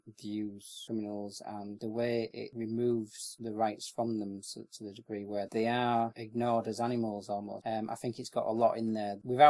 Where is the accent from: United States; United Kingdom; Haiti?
United Kingdom; which are things that, as a Brit, you tend to have to live